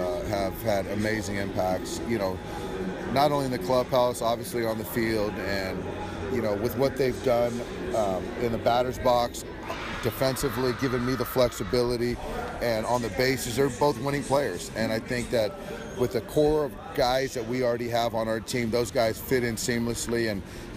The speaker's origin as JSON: {"language": "English", "town": "San Diego", "region": "California", "country": "United States", "said": "And, yeah, I'm from San Diego"}